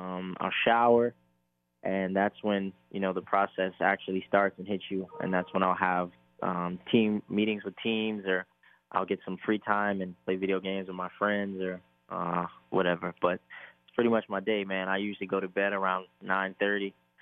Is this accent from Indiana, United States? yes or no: yes; Indiana, United States; I'm only going to say the Colts here because, you know, I'm from Indiana, so Indianapolis was always big for me and where I come from, but I was really an NBA guy growing up.